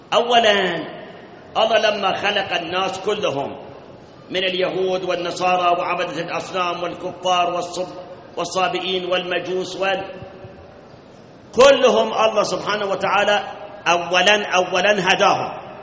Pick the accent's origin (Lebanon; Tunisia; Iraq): Iraq; تعرف منهم الصبة عندنا بالعراق صبة،